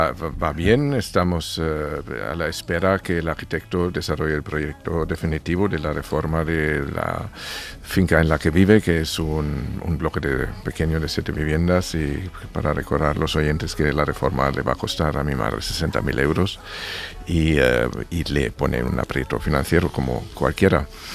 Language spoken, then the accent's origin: Spanish; Germany; Spanish is a second language; a mí como alemán me da vergüenza